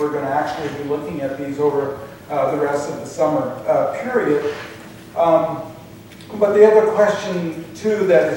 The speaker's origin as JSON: {"language": "English", "town": "Colfax", "country": "United States", "said": "We're from Colfax, and you're vacationing, you know, and it's like, you don't have any imagination, do you?"}